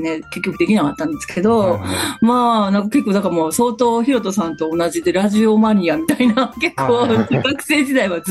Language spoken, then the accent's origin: Japanese; Kansai, Japan; 私関西人なんですけど、